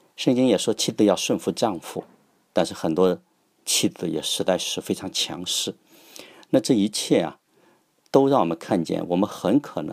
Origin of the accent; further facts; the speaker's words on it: China; 这一点我们中国人是绝对难以理解，觉得这是出卖父亲的王权和王朝的利益，对父亲不忠。